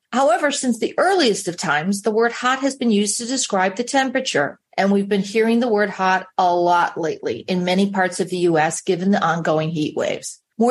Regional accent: Chicago, Illinois, United States; I grew up in Chicago.

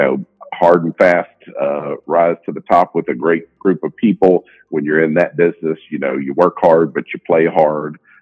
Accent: Arkansas, United States; born there; now in Wilmington, United States; I'm not from Wilmington originally. I was born in Arkansas. I'm the baby of seven from a old school farm family

